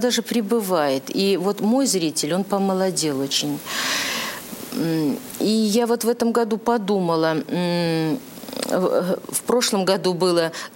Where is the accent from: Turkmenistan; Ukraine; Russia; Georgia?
Russia; Rodniki; это, значит, деревня, моя родная деревня, она раньше называлась Клепинина. Когда я была маленькая, она называлась Лягушина, а теперь она называется Родники.